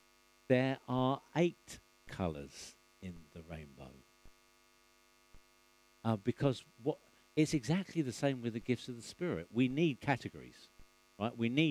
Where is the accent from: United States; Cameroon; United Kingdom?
United Kingdom; England; as an Englishman, I'm full of complaints and grumbling